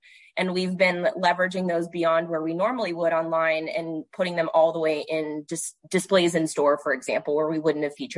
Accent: Cincinnati, Ohio, United States; But yeah, I grew up in Cincinnati, still here.

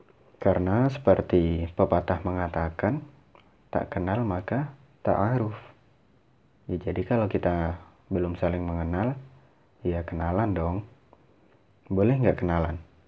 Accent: Bondowoso, East Java, Indonesia; born there; Kalau tanah kelahiran saya, tempat kelahiran saya adalah di Kota Bondowoso. Kota Bondowoso juga terletak di Jawa Timur, masih berdekatan dengan Kota Jember.

